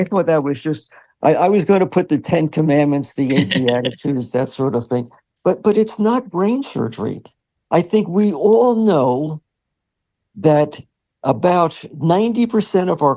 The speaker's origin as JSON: {"language": "English", "region": "East Coast", "country": "United States", "tie": "born or raised there", "said": "In my own world, I grew up at racetracks on the East Coast."}